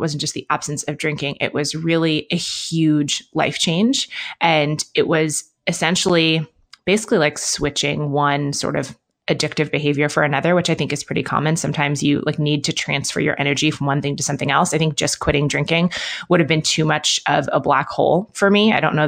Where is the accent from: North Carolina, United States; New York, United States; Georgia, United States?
New York, United States; Manhattan; also born or lived in London, United Kingdom; now in Bend, United States; I grew up in Manhattan and in London. So I live in Bend, Oregon now, which is smaller than those places and more outdoorsy than those places.